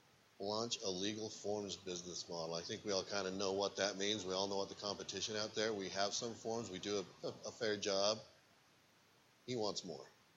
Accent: Utah, United States; Heck, I am from Utah, right? I give myself away.

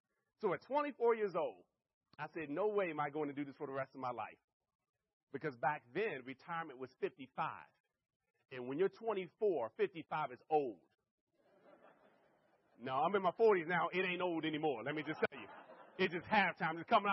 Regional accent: Maryland, United States; born and raised in Maryland. I still live in Maryland, about 10 minutes outside of Washington, D.C.

